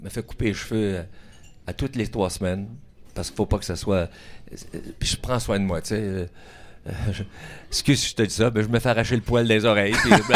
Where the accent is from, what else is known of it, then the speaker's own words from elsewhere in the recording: Thetford Mines, Quebec, Canada; j'ai commencé à chanter quand j'ai quitté ma ville natale, Thetford Mines.